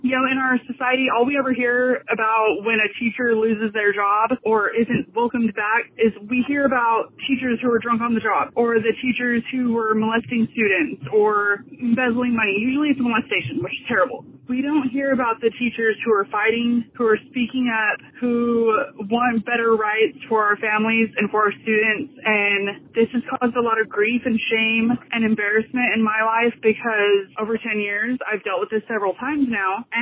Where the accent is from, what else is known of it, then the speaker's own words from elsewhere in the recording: California, United States; I'm from California, and I'm a special education teacher.